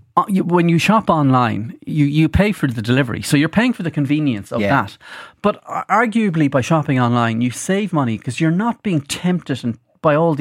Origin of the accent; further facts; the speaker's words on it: Ireland; as Irish people, we instinctively don't trust the pickers in Tesco's, Dunnes